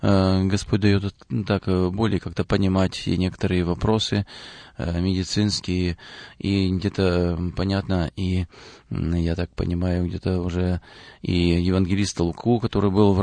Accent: North Caucasus, Russia; born there; moved away as an adult; now in Yalta; Родился я на Северном Кавказе.

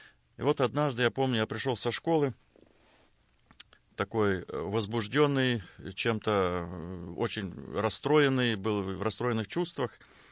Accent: Blagoveshchenka, Altai Krai, Russia; now in United States; Я родился и вырос в Западной Сибири, в районном центре поселка Благовещенко. И, ну, если сказать, я вырос там в верующей семье.

